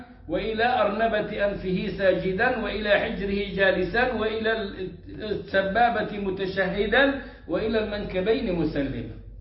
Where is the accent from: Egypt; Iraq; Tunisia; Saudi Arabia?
Egypt; Upper Egypt; وعندنا في الصعيد وفي السودان